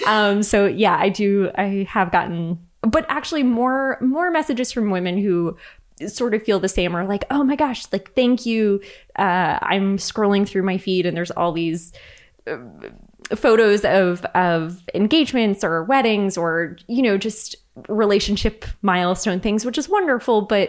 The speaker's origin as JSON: {"language": "English", "town": "Long Island", "region": "New York", "country": "United States", "tie": "born or raised there", "said": "I'm like, well, I grew up on Long Island."}